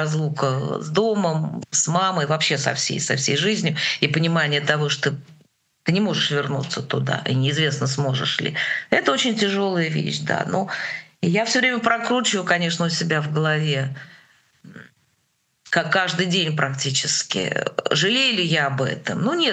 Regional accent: Kharkiv, Kharkiv Oblast, Ukraine; born there; А я родилась в Украине, в Харькове.

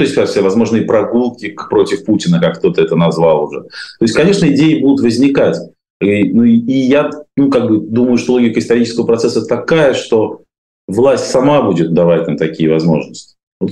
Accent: Saint Petersburg, Russia; А мы с тобой из Петербурга.

